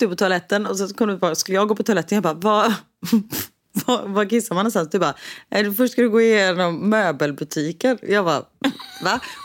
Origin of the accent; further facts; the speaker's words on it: Gothenburg, Västra Götaland County, Sweden; Och vi är från Göteborg